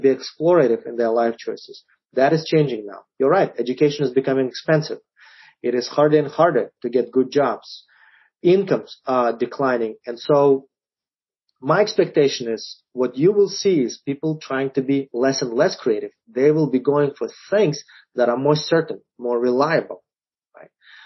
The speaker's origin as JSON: {"language": "English", "country": "Kyrgyzstan", "tie": "born or raised there", "said": "Growing up in Kyrgyzstan in the 1980s, I never tried a banana until I was 11, right? And I didn't have an orange until I was 9, and I didn't have a Snickers bar until I was 13."}